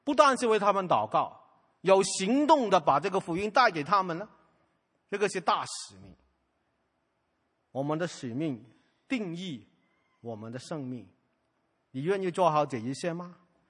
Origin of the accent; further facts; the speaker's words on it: China; 我们中国人今天到今天还需要百人去学台湾语，跟台中的哪边的人来传福音？